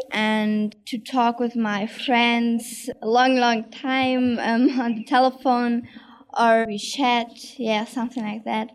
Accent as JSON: {"language": "English", "country": "Germany", "said": "I'm from Germany. Yeah, and the capital is Berlin, and I'm living in Berlin."}